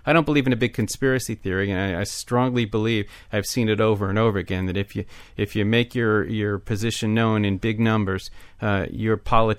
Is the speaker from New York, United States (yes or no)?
yes; Long Island, New York, United States; also born or lived in Massachusetts / Brussels, Belgium; Yeah, well, I grew up partly in Long Island and Massachusetts, and you know, after sixth grade, my dad took a job doing retail department store consulting in Europe, and so we lived in Brussels for a few years